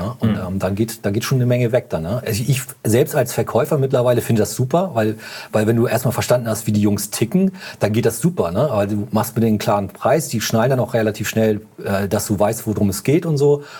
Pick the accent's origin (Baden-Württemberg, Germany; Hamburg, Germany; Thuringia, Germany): Hamburg, Germany; der Jens und ich, wir kommen ja aus Hamburg